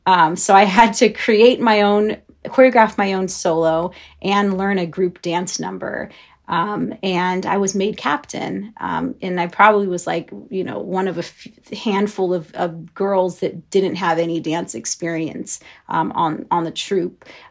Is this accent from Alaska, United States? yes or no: no; Los Angeles, California, United States; also born or lived in Kansas City, Missouri; So I was born in Kansas City, Missouri. We moved to Los Angeles, to California, when I was just 2 years old.